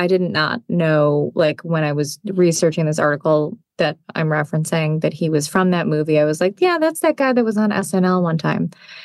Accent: Chicago, Illinois, United States; I know that's another football reference, but I'm a Chicagoan.

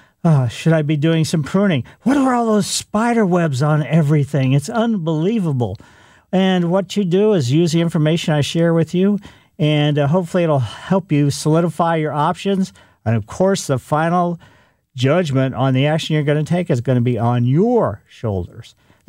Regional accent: Ellisville, United States; growing up in Ellisville, we used to see bats a lot.

